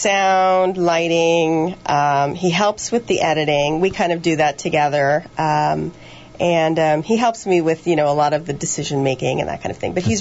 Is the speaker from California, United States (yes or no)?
yes; San Diego, California, United States; Well, I grew up in San Diego in California, where, for those of you who've been in California, California is known for the missions.